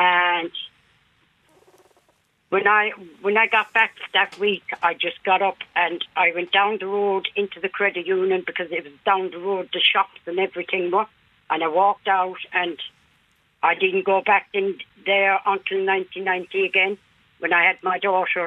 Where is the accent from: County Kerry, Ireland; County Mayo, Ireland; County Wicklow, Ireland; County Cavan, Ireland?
County Kerry, Ireland; Tralee; born there; No. I was born in Tralee.